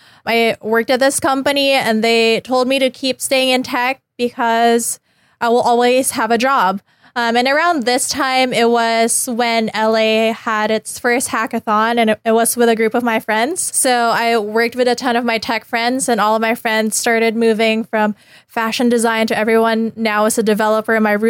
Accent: Philippines; accent: Filipino; first language English; now in Los Angeles, United States; So English was my first language.

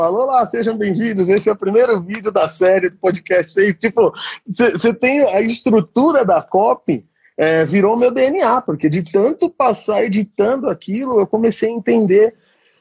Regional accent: Sorocaba, São Paulo, Brazil; eu sou de Sorocaba.

